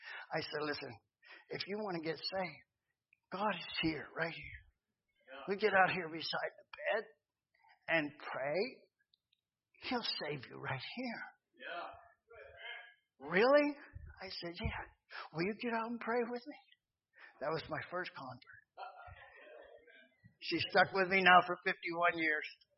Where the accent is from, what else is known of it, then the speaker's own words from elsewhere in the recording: Pennsylvania, United States; Some of the people up where I grew up in Pennsylvania feel like because they did good by grandma